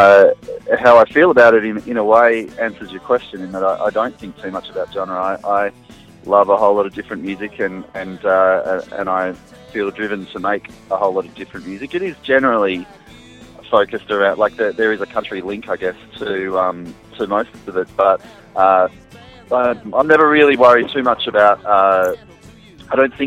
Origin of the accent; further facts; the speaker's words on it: Melbourne, Victoria, Australia; I used to joke, because I come from Melbourne, and I used to joke that you couldn't get good coffee outside of Melbourne